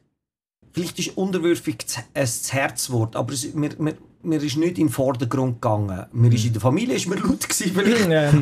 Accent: Switzerland; wir sind ja alle in der Schweiz aufgewachsen

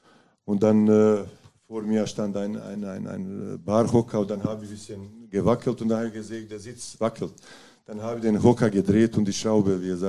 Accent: Bosnia & Herzegovina; German is a second language; now in Germany; So als Jugendlicher, 15 Jahre, er sagt bei uns in Bosnien, in meiner Heimstadt, irgendwo Anfang November bis Ende März war normalerweise immer halbes Meter Schnee.

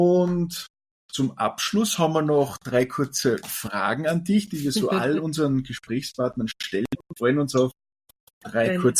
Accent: Austria; vor allem bei uns in Österreich

